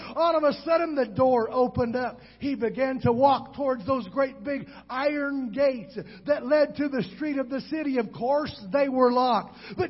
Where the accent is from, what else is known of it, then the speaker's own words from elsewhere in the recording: Worthington, Minnesota, United States; I'm from Worthington, Minnesota, where they have the National Junior College Wrestling Championship every year.